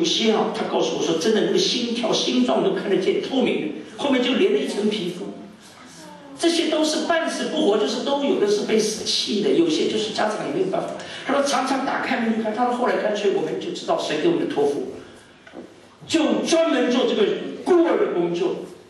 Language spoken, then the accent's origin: Chinese; China; 因为我觉得我中国人请这老外吃饭